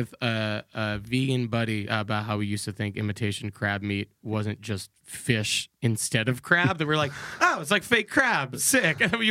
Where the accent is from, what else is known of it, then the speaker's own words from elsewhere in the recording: New York, United States; accent: New York; You think it was my New York accent?